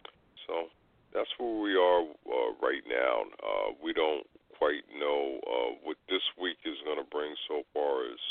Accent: New York City, New York, United States; And I'm from New York, obviously. I'm, born, raised, educated there.

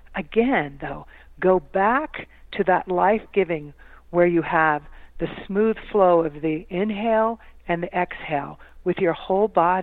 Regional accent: Midwest, United States; you see as a little girl growing up in the Midwest, you know, the kinds of mistreatments to people because of the color skin.

